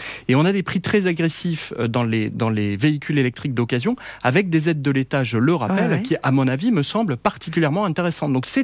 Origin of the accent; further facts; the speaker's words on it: Saint-Gaudens, Occitanie, France; moi je suis originaire de Saint-Gaudens, donc j'adore cette région